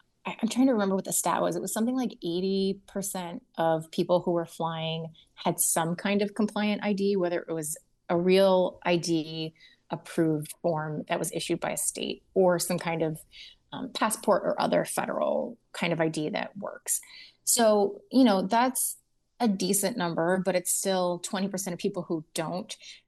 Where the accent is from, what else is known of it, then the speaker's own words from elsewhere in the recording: Florida, United States; I'm a theme park person. I'm from Florida.